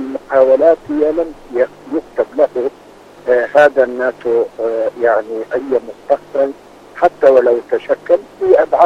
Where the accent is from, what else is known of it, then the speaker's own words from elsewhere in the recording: Palestine; نحن كفلسطينيين